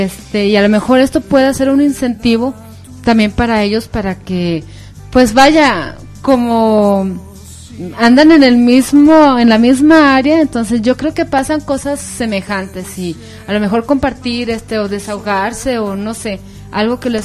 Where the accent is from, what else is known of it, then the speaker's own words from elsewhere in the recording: Mexico; pues soy bien mexicana.